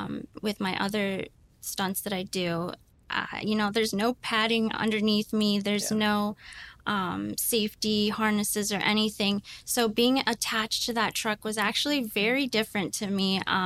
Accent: Sarasota, Florida, United States; born there; also born or lived in Wisconsin Dells, Wisconsin; I was born in Sarasota, Florida, but I spent all of my summers up in the Wisconsin Dells.

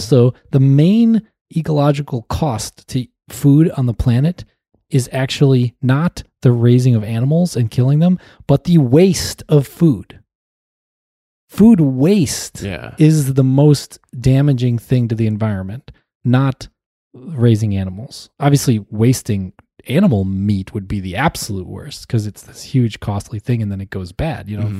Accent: Wisconsin, United States; I grew up in Wisconsin where football was equally as important as food.

